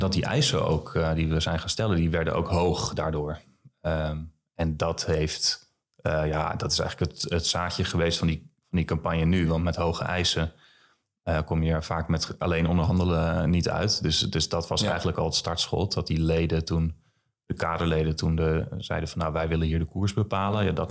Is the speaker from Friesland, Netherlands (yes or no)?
no; Zeeland, Netherlands; Ik kom uit Zeeland. Ja, ja.